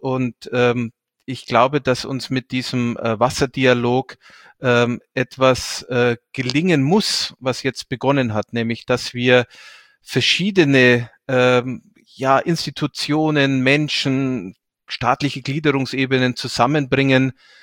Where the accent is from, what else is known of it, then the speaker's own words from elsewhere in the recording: Deggendorf, Bavaria, Germany; Ich habe mit 16 Jahren, als ich angefangen habe, mich politisch zu engagieren, auch in meiner Heimatstadt Deggendorf, mich der örtlichen Amnesty International Gruppe angeschlossen.